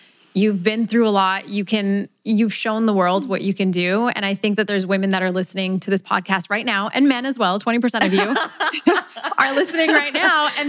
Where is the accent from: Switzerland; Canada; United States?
Canada; Sarnia, Ontario; Woo! That's where I grew up. Shout out to Sarnia.